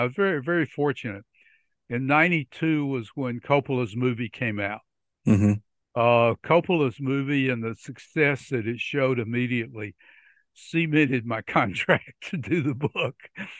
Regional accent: Alabama, United States; I grew up in Alabama, went to Birmingham Southern College, where I got my degree in geology, and then went off to seminary.

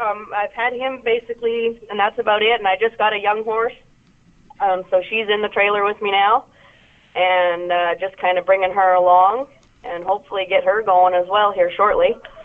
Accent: Canada; also born or lived in Washington; now in United States; I'm originally from Canada, and came down on rodeo scholarships and went to school in the States.

